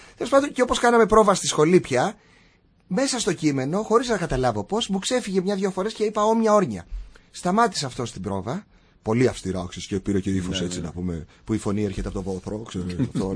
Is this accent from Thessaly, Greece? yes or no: no; Pogoni, Epirus, Greece; Γιατί είμαι από το Πογόνι. Και από μάνα και από πατέρα.